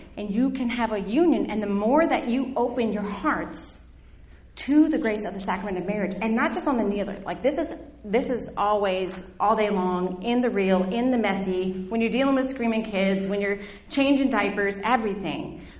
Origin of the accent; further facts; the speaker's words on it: the South, United States; Okay, I grew up in the South. If you haven't noticed, I might look a little different. But anyway, so I grew up in the South, and we had boy jobs and girl jobs.